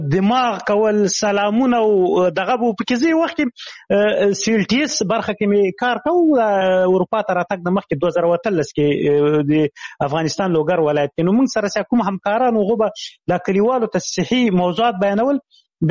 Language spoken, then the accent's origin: Pashto; Shamshatu, Khyber Pakhtunkhwa, Pakistan; ما ماشومتوب په شمشتو کې تیر کړی شمشتو مهاجرینو کمپوس هغه د پخواني جهادي رهبرانو ندیو رهبر کمپو مشهور کمپو زه په غو کې لوی سوی یم